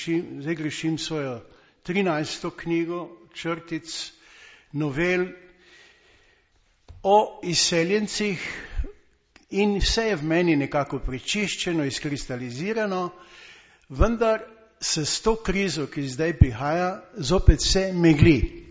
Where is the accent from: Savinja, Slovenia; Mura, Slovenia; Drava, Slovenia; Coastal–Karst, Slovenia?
Drava, Slovenia; Ptuj; Jaz sem iz Ptuja doma, iz tiste podravske regije, ki beleži skoraj 19 oziroma od 17 do 19% brezposelnost.